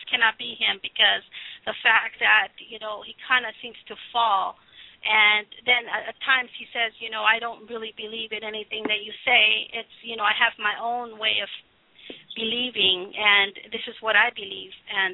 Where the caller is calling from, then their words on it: Tucson, Arizona, United States; I'm calling from Tucson, Arizona.